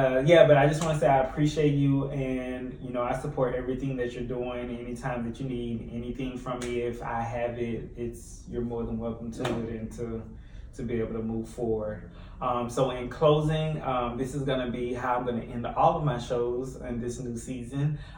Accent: Louisiana, United States; And I'm originally from Louisiana, for those who don't know

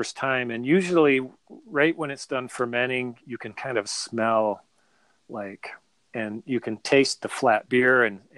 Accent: Michigan, United States; Because growing up in Michigan, you always hear the red winged blackbird.

